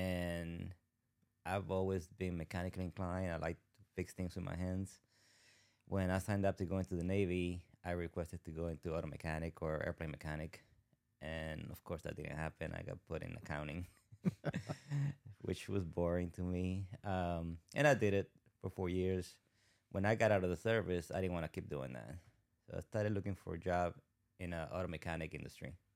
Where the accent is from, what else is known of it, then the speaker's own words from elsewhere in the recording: Guatemala; I'm from Guatemala.